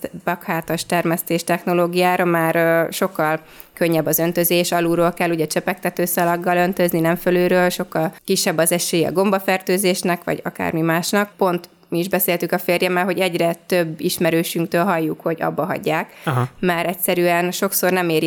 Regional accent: Tahitótfalu, Pest, Hungary; 25 éve én az Eperföldön élek, mert ugyan férjemmel csak 2017-ben kezdtünk bele egy pályázat kapcsán, de én kiskorom óta ott nőttem föl az Eperföldön

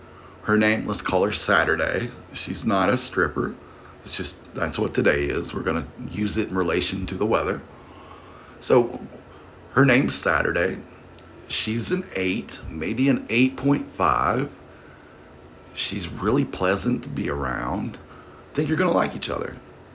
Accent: the South, United States; You know, I'm originally from the South, so if it's 81, it's probably more like 89.

